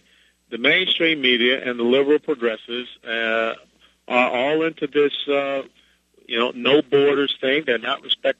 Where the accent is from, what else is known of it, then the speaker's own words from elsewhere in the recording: Florida, United States; I look at my home state here of Florida, where we've got a 12.3% unemployment.